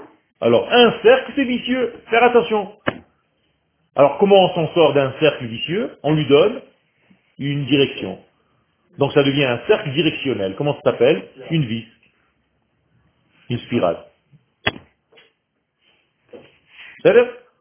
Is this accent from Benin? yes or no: no; Israel; born there; first language Hebrew; French is a second language; Non, je suis israélien. Je suis né en Israël et ma langue natale c'est l'hébreu. Donc j'ai appris français juste pour venir enseigner